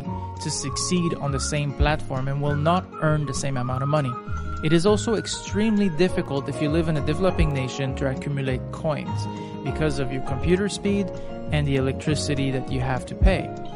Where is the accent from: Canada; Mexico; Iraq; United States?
Canada; I'm a Canadian entrepreneur who had the chance to retire at the age of 33.